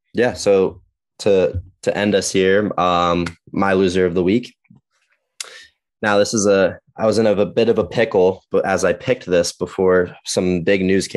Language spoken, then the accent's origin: English; Maryland, United States; And, you know, like I grew up in the Maryland area.